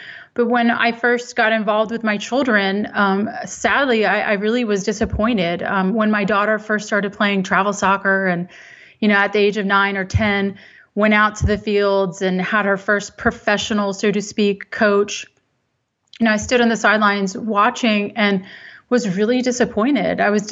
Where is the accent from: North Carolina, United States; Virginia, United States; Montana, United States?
Virginia, United States; I grew up playing in Northern Virginia